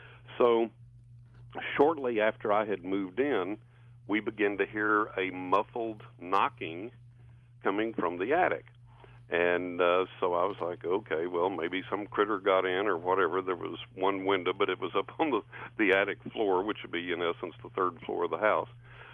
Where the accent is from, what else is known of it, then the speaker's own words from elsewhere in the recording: Texas, United States; I moved up there from Texas, from West Texas, where I'm from, grew up.